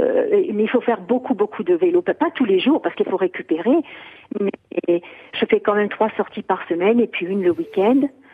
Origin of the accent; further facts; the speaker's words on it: Pau, Nouvelle-Aquitaine, France; je suis de Pau, je suis paloise.